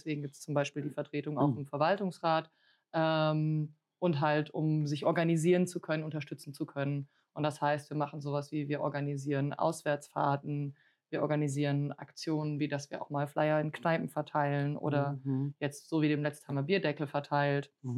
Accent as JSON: {"language": "German", "region": "Hesse", "country": "Germany", "tie": "born or raised there", "said": "Ich komme aus dem Rhein-Main-Gebiet und bin deswegen mit der Eintracht aufgewachsen."}